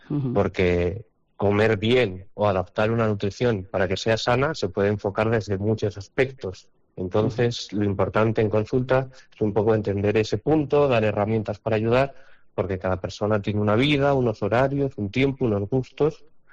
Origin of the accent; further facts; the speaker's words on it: Soria, Castile and León, Spain; vine a Soria, que es de donde soy, para empezar un poco aquí mi proyecto de ser nutricionista